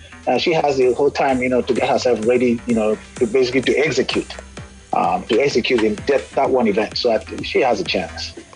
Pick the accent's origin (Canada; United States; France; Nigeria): Nigeria; because I'm a Nigerian.